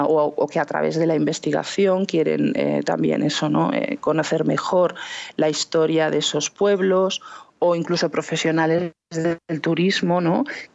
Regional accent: Híjar, Aragon, Spain; porque soy de Híjar, tenía conocimiento de que allí había habido una comunidad judía importante, como aquel que dice he crecido a sombra de la antigua sinagoga de Híjar

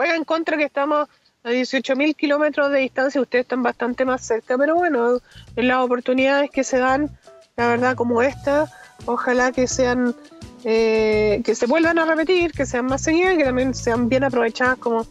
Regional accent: Chile; Porque nosotros también somos chilenos

